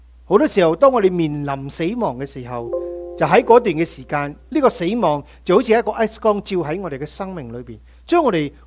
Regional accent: United States; 美国人呢，我们在美国的人，住在美国的，我们美国人现在呢

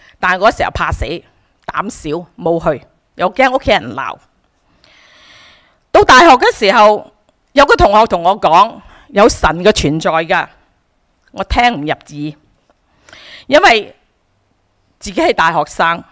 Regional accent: New Territories, Hong Kong; 我是在香港长大的，我在香港新界长大，住在农村。

